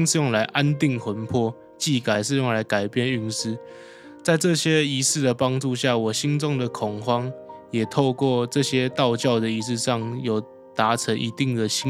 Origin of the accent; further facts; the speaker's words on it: Dajia, Taichung, Taiwan; 是因为我的老家是在大甲